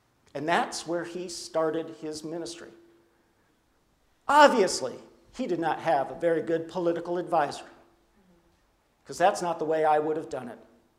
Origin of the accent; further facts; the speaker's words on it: Marlette, Michigan, United States; And when I say I'm from Marlette, it's not even enough for me to say I'm from Marlette, Michigan, because people in Michigan have no idea where Marlette is.